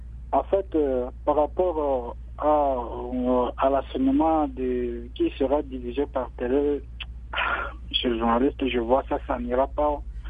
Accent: Ituri, DR Congo; Par exemple, ici chez nous, à Ituri, nous sommes en ville

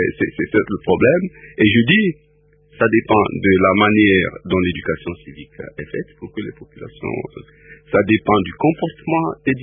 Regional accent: Togo; parce que je connais de l'extérieur, parce que je suis togolais.

